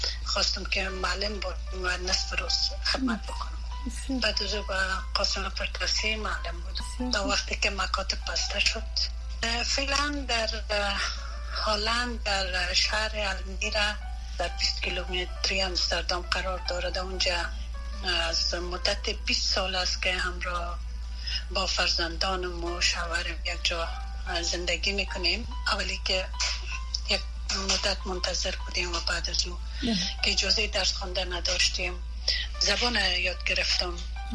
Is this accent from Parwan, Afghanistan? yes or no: no; Kabul, Afghanistan; دختر از شهر کونه کابل و در یک فامیل متوسط بزرگ شدیم. دوری ابتدایی را به مستوری خوری و لیسه را به زرغونه به اتمام رساندیم